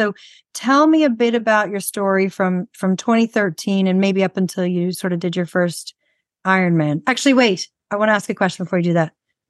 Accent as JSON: {"language": "English", "region": "Hawaii", "country": "United States", "tie": "born there", "said": "I was born in Hawaii, so I agree it's a completely magical place. But I was born in Oahu, not on the Big Island, so a little bit different."}